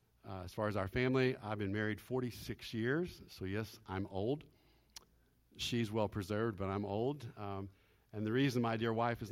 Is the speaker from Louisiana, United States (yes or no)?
yes; Lake Charles, Louisiana, United States; all the horrible hurricanes that have been hitting my hometown of Lake Charles, where I did my undergrad work in music